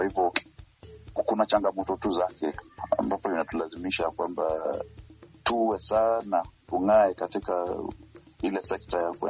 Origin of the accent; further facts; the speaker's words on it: Kenya; mimi natoka Kenya